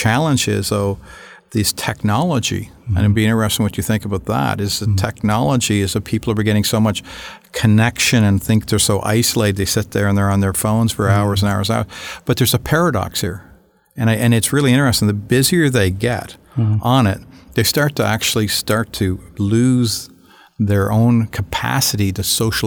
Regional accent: Prince Edward Island, Canada; if you're being me growing up in Prince Edward Island

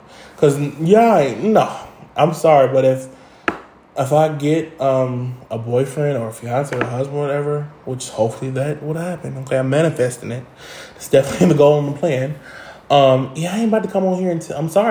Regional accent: Indianapolis, Indiana, United States; because I'm from Indianapolis, so we were out all year

